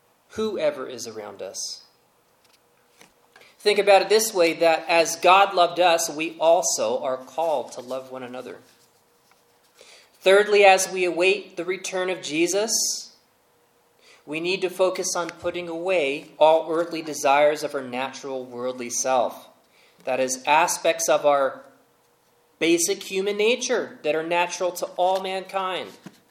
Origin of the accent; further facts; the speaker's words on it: New York, United States; Even I was thinking about it as a New Yorker at the time.